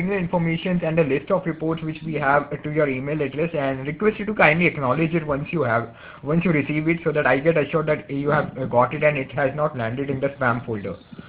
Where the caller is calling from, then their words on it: India; Actually, I'm calling from India right now.